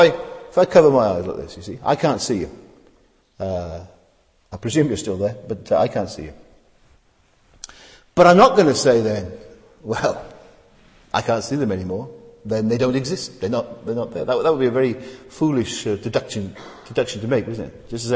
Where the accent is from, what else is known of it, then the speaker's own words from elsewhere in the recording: Wales, United Kingdom; You know, I'm from Wales, and there are many chapels.